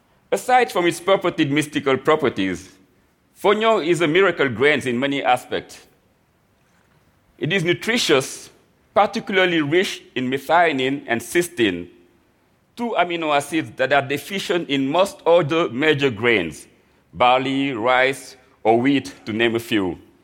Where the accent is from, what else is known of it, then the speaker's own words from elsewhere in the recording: Dakar, Senegal; now in United States; I was born and raised in Dakar, Senegal, and through a combination of accident and cosmic justice, became a chef in the U.S.